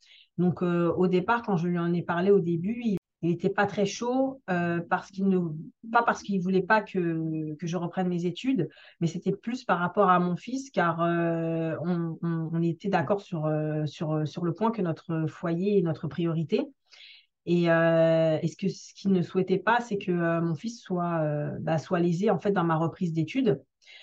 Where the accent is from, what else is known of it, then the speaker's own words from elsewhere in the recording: La Courneuve, Île-de-France, France; J'ai grandi en banlieue à La Courneuve.